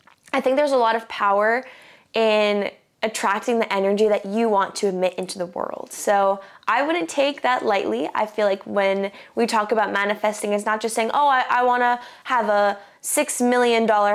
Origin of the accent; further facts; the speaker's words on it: Brooklyn, New York, United States; born there; I was born in Brooklyn, but I have a lineage that stretches from Ireland and Scotland to Ecuador and Nicaragua.